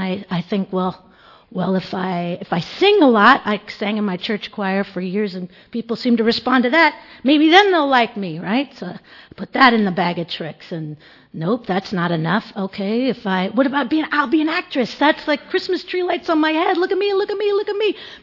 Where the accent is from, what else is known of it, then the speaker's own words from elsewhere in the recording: Santa Barbara, California, United States; I grew up in Santa Barbara in beach culture. And I have brothers and sisters. I'm one of five